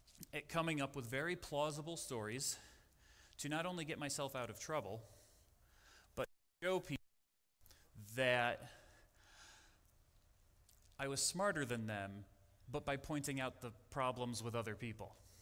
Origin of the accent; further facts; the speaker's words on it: Illinois, United States; moved away as an adult; now in Arizona, United States; After I left high school, after I came to Arizona from Illinois, and I started finding out, so many people have never heard this story before.